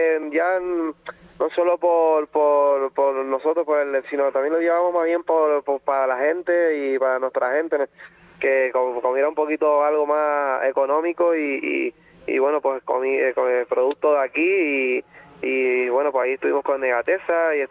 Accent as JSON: {"language": "Spanish", "region": "Canary Islands", "country": "Spain", "said": "estar ahí yo como único canario seleccionado en la historia por segundo año consecutivo"}